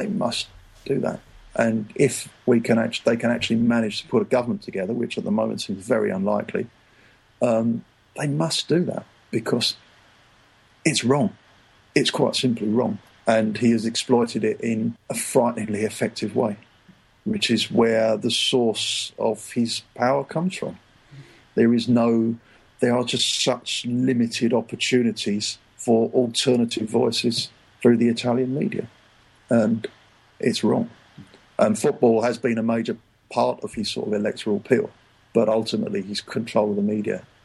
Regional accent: England, United Kingdom; It was quite interesting as a Brit in Italy.

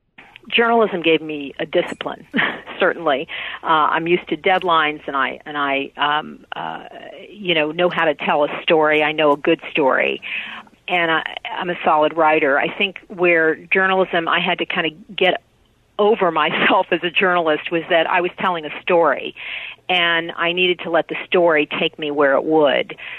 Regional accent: Columbus, Ohio, United States; I'm from Columbus, Ohio, and met him at a, I was invited to a book club event where he was a featured speaker.

